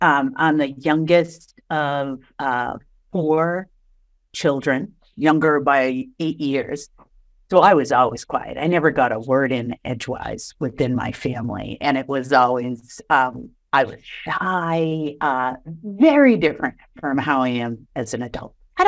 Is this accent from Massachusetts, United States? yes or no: yes; Boston, Massachusetts, United States; accent: Boston; I learned that at undergrad how strong my Boston accent was, it was getting in the way of communicating with people from different areas of the country when I was in college.